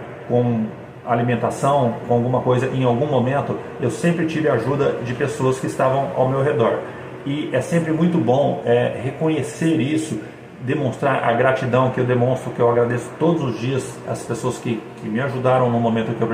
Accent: Ribeirão Preto, São Paulo, Brazil; A faculdade que eu cursei na cidade de Ribeirão Preto, que é onde eu nasci e cresci, era uma faculdade paga

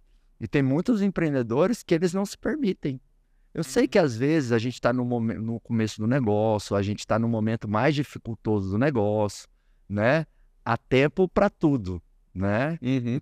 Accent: Goiás, Brazil; born there; Às vezes eu vou lá para onde eu nasci, no interiorzão do Goiás.

